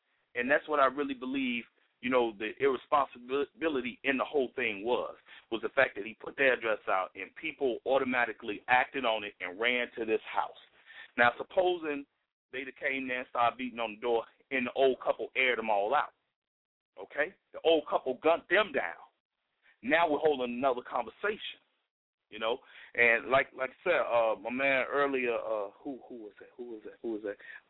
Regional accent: Chicago, Illinois, United States; You know, hey, I'm from West Side.

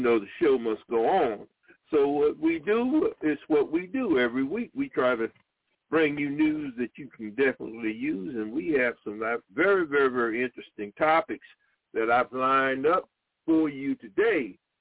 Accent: Dillon, South Carolina, United States; I hail from South Carolina, from the PD area. It's known as the Greater PD area, which is composed of 10 counties. When you hit the South Carolina line, you run into my home county, which is Dillon County. And I was born in Florence and raised in Dillon, South Carolina

